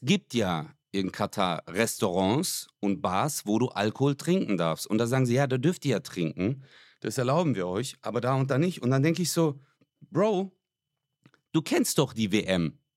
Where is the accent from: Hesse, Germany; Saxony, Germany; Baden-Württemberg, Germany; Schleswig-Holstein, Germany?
Baden-Württemberg, Germany; Stuttgart; bei uns in Stuttgart